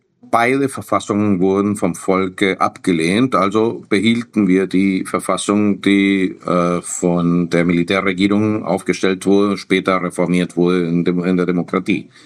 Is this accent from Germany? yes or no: no; Chile; Also als Chilene würde ich sagen, ja natürlich kommt's her.